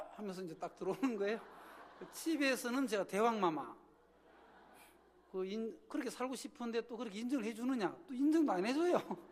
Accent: South Gyeongsang, South Korea; 그러던 어느 날 제 고향이 경남 그 창인데

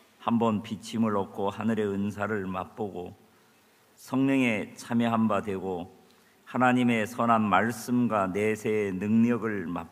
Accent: Chungju, North Chungcheong, South Korea; 쭉 올라오면서 제 고향인 이렇게 충주를 이렇게 지나게 되거든요. 거기 제 고향 생각이 많이 나더라고요.

